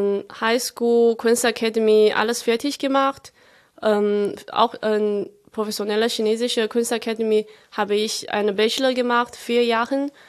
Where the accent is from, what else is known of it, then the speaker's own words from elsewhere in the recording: Chongqing, China; German is a second language; Das ist in meiner Heimatregion. Meine Heimat ist in einer noch kleineren Stadt neben dieser Stadt Chongqing.